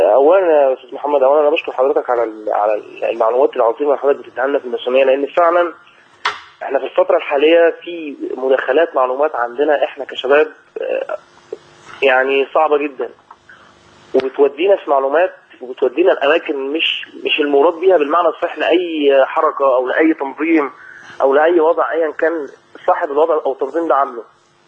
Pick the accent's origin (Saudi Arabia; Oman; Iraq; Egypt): Egypt; مثلا زي الهلال الاحمر مثلا عندنا في مصر،